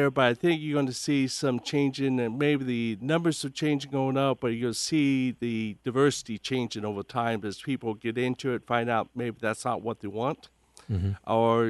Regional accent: Iowa, United States; I'm originally from Western Iowa myself, and I remember when I came back to being gone for 10 years.

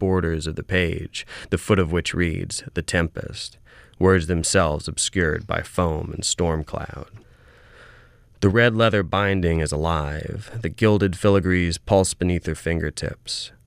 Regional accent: Pensacola, Florida, United States; also born or lived in New Orleans; I was born in New Orleans in my first 5 years or so on the North Shore, but really grew up in Florida, in Pensacola. That's why I always say Gulf Coast in the bios and stuff.

